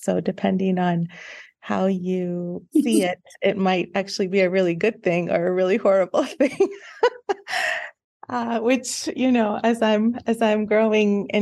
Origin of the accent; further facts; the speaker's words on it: Iran; now in Tucson, United States; I live in Tucson, Arizona. I'm originally from Iran.